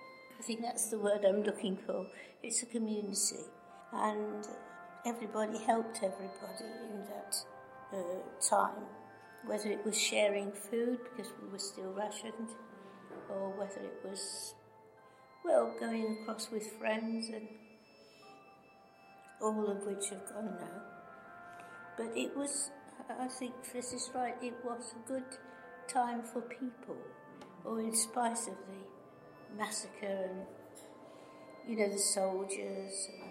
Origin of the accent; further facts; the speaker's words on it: Exhall, West Midlands, United Kingdom; born there; we were right on the edge of Coventry.